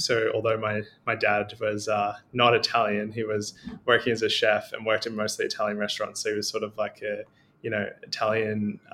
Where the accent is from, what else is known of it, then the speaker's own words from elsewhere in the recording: Melbourne, Victoria, Australia; also born or lived in Glen Iris; I was born in Melbourne, Monash Hospital in Clayton, but I'm still in the eastern suburbs, so I live in Glen Iris, and yeah, grew up around that area pretty much my whole life.